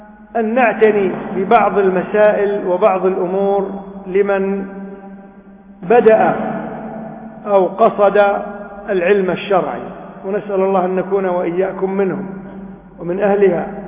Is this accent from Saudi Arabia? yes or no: no; Kuwait; عندنا في الكويت